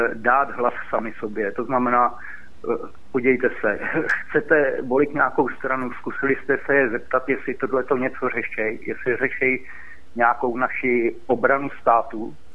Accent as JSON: {"language": "Czech", "town": "Jihlava", "region": "Vysočina Region", "country": "Czechia", "said": "já jsem teda z Jihlavy"}